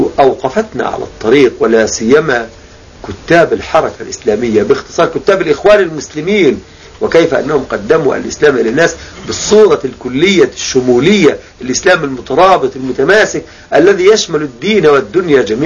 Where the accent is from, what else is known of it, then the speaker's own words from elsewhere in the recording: Egypt; moved away as an adult; now in Kuwait; فرض علي فرضا أنا أمشي من مصر، فمشيت إلى قطر زائر فقط، وانتهت فترة الزيارة، والآن أنا في دولة الكويت